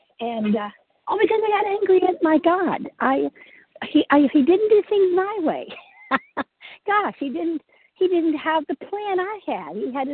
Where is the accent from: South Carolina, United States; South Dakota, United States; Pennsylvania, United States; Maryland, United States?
Maryland, United States; from Maryland